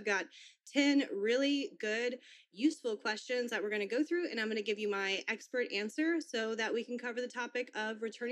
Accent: the South, United States; I'm from the South, so I don't know where y'all are, but out here there's Dollar Generals everywhere.

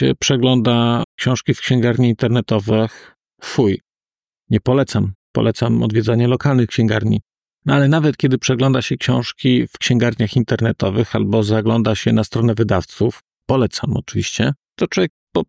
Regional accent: Lesser Poland, Poland; now in Warsaw, Poland; ja na przykład czuję się Galicjaninem. Znaczy czuję się Galicjaninem, który mieszka w Warszawie, ale czuję się na przykład bardziej Galicjaninem niż Małopolaninem, mimo że pochodzę z Małopolski

